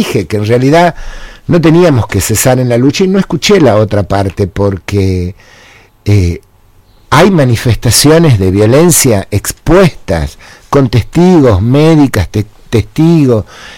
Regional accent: Aguaray, Salta, Argentina; Ah, mira, yo vengo de Aguaray.

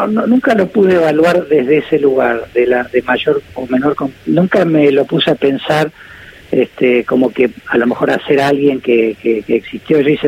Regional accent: Rosario, Santa Fe, Argentina; Yo fui en mi barrio en Rosario, yo me crié muy cerca del Parque Independencia.

